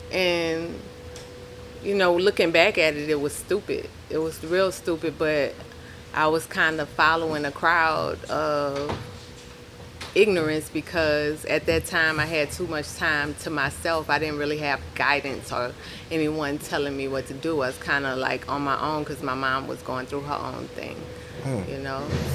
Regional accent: New Orleans, Louisiana, United States; also born or lived in New York / Houston; I was born in New York, raised in New Orleans, and even moved to Houston back and forth. Like, I'm kind of from everywhere, but New Orleans was like my life lesson place.

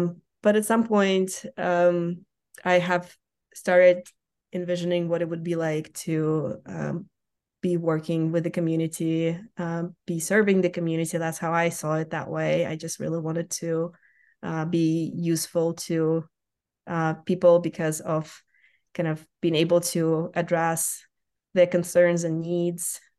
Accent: Ukraine; now in United States; I come from Ukraine originally. My origins in aviation have been connected to the flight academy in my hometown in the central Ukraine.

